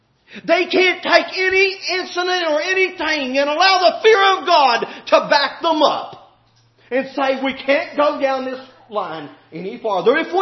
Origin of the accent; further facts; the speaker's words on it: Webster Springs, West Virginia, United States; I was standing along my hometown, probably only Robin and Alan would know what I'm talking about, little town of Webster Springs.